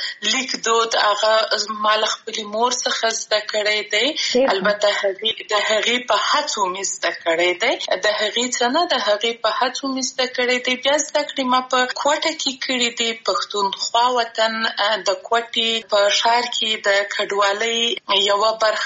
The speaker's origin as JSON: {"language": "Pashto", "country": "Afghanistan"}